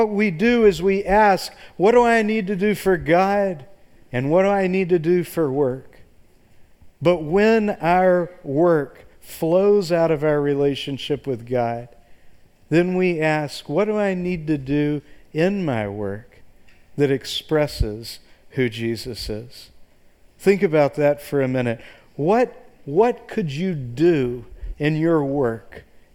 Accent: the South, United States; Maybe it's because I'm from the South, but I love to go to Chick-fil-A

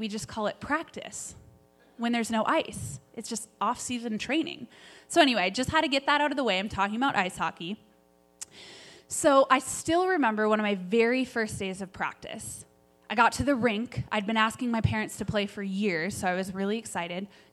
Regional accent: Minnesota, United States; Well, a lot of you guys know that I'm from Minnesota.

